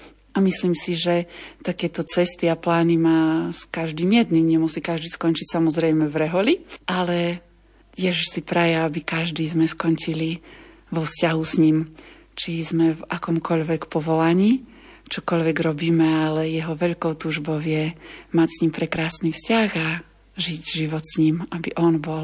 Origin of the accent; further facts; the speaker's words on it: Košice, Košice Region, Slovakia; now in Wrocław, Poland; Pochádzam z východu Slovenska, z Košíc